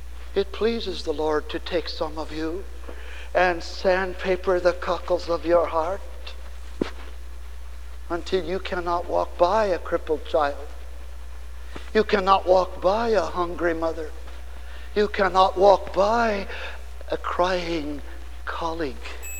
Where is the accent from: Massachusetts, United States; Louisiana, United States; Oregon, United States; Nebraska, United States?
Nebraska, United States; I grew up in Nebraska, where we were so scared of orgies, we never learned how to celebrate.